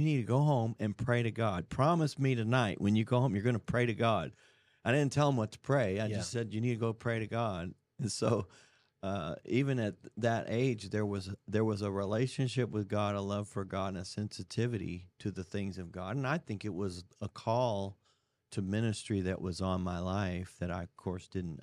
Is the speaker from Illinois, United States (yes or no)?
no; Missouri, United States; No, this was Missouri. I grew up in Missouri.